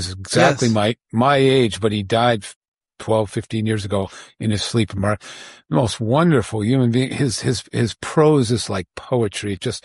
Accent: Bedford, New York, United States; we grew up in Westport, growing up in Bedford, New York.

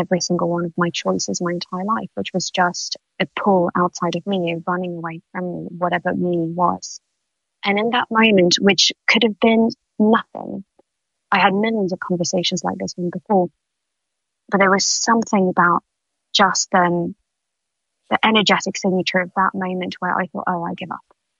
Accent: Île-de-France, France; also born or lived in Sweden; I was born outside of Paris. I'm half French, half Swedish. And so I grew up doing ballet, trained at Paris Opera Ballet School, which is quite a reputable school

